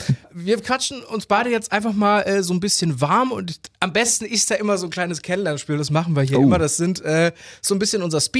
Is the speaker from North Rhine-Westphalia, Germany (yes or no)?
no; Cottbus, Brandenburg, Germany; Also ich komme ursprünglich aus Cottbus, bin da geboren und aufgewachsen